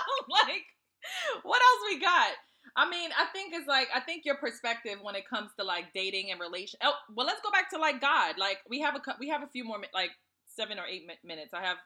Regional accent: Trinidad & Tobago; because I'm from Trinidad, right?

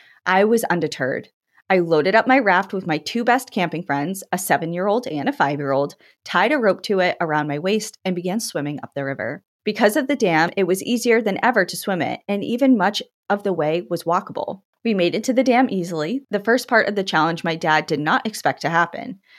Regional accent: Oregon, United States; I'm from Oregon, which obviously means I know a lot about beavers.

